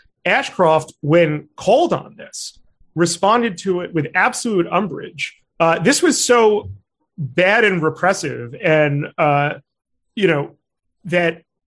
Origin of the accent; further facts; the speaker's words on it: Brooklyn, New York, United States; So I'm from Brooklyn, New York. I'm a native of a neighborhood called Flatbush.